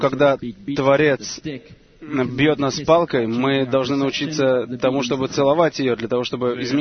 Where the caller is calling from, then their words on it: Detroit, Michigan, United States; это я из Детройта